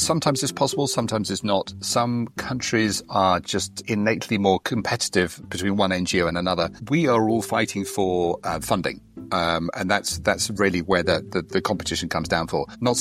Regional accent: London, United Kingdom; and I come from London and I'm very white.

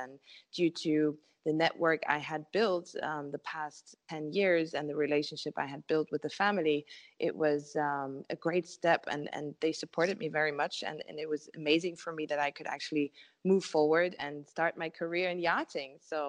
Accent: Bremen, Germany; born there; English is a second language; I was actually born in Bremen, which is a city well known for the yachting industry due to its outstanding shipyards, really. As much as I love my origin

